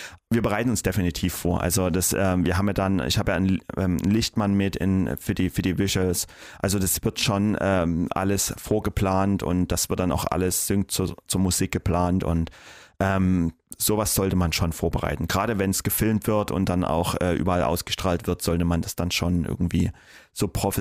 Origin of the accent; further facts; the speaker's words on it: Dresden, Saxony, Germany; Dresden ist ist die Stadt, die mich natürlich ist meine Heimat